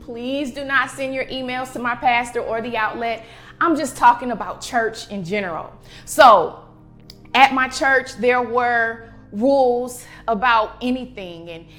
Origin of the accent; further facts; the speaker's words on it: Akron, Ohio, United States; So as a young Black girl growing up in Akron, Ohio, there were certain rules in my household